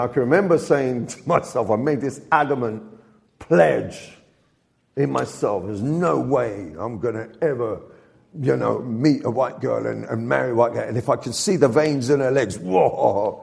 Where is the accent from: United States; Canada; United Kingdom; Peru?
United Kingdom; Sheffield, Yorkshire and the Humber; born there; you know, I was born in Sheffield.